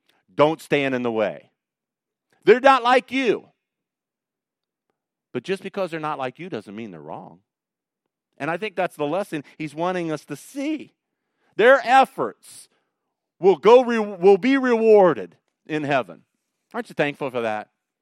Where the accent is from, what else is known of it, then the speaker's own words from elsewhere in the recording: United States; I'm just an American dude who's trying to change everybody to be like me.